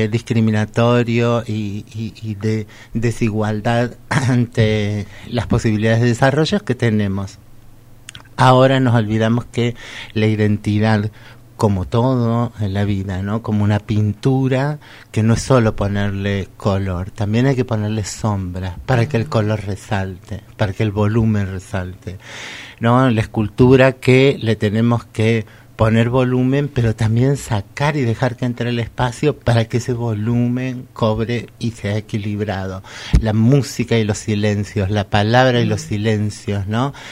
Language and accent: Spanish; Córdoba, Argentina; now in Buenos Aires, Argentina; Que yo soy cordobesa y soy migrante porque vivo hace muchísimos años en Buenos Aires, que tengo 53 años